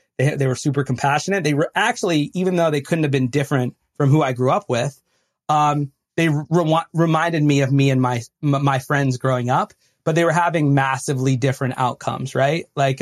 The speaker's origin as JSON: {"language": "English", "region": "Vermont", "country": "United States", "moved": "as an adult", "lives_now": "Chicago, United States", "said": "I'm from Vermont originally, but and then I go to college in upstate New York. But then after college, I go and move to Chicago"}